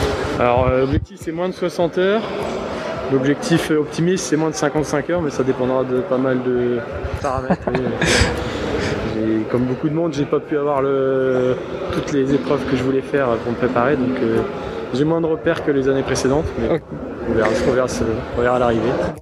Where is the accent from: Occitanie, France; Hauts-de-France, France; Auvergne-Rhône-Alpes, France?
Hauts-de-France, France; Lille; je viens de Lille